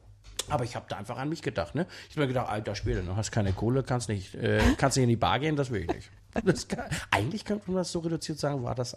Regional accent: Burg, Schleswig-Holstein, Germany; mein Heimatdorf. Das ist mein Heimatdorf.

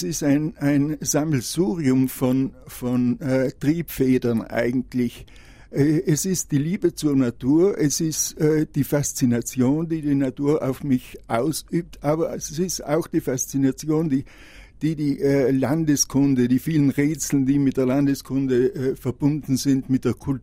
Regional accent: Sterzing, Trentino-Alto Adige, Italy; Ich bin ein Sterzinger.

